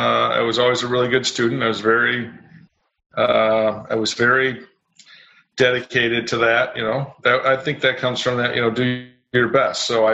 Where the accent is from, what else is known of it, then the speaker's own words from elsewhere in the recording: Grand Rapids, Michigan, United States; also born or lived in Saginaw; Yeah, so I was born in Saginaw, but grew up and we moved shortly to Grand Rapids thereafter.